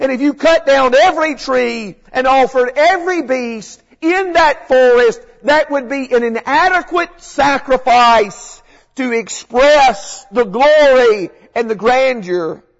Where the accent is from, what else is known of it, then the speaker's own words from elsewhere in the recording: Dickson, Tennessee, United States; But I remember when I was growing up in Dixon, Tennessee, one time we had a preacher who came for a meeting.